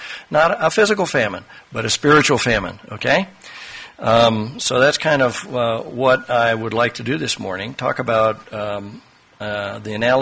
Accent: Tucson, Arizona, United States; when I was a young lad, my family moved down to the Southwest. And I grew up in Tucson, Arizona

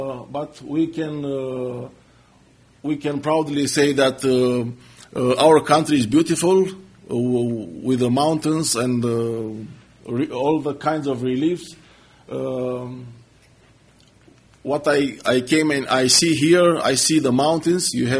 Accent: Romania; As you heard, I'm from Romania. I'm married.

